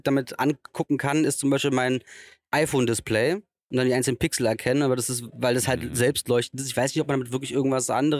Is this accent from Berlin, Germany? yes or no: yes; Berlin, Germany; ich komme aus St. Eglitz. Wie wir Steglitzer sagen.